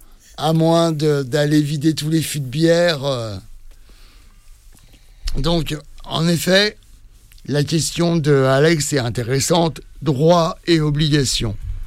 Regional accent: France; Moi, je ne l'ai pas demandé. Je suis... exclusivement français. J'ai jamais vu l'intérêt de la demander parce que je suis français.

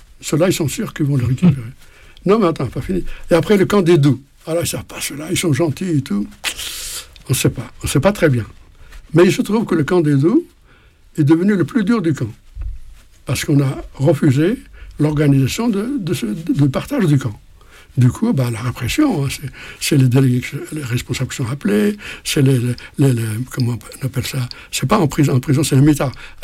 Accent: Saint-Étienne, Auvergne-Rhône-Alpes, France; Et moi, je suis de Saint-Étienne, donc je me libère

